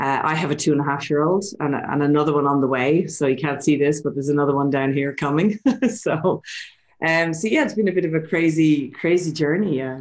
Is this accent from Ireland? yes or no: yes; Leinster, Ireland; now in Sydney, Australia; I'm Irish. So I'm from just outside Dublin in Ireland. And I moved to Sydney, Australia when I was about, it's like 17 years ago now. Let's not talk about how old I am. So I've lived here in this beautiful country for about 17 years